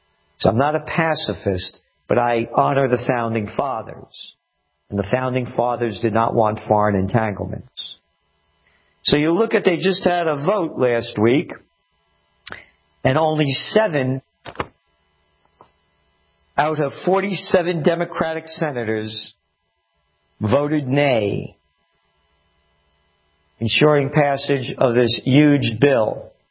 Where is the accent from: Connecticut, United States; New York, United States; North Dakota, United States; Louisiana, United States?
New York, United States; Bronx; My blood is Italian, but my heart's American. I'm made in USA. I couldn't be me if I was born in Altavilla Arpino or Vico Quense in Italy. I'm only me because I'm a Napolitano from the Bronx.